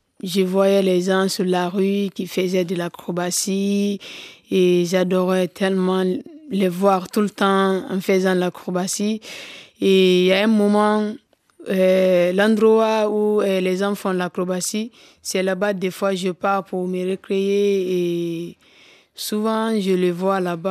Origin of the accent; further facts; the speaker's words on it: Conakry, Guinea; Oui, je suis née à Conakry et j'ai grandi à Conakry encore.